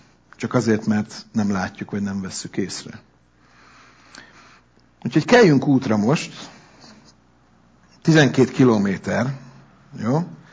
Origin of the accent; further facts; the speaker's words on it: Budapest, Hungary; ott nőttem fel, és ott a metró állomásnál van az a leghosszabb mozgó lépcső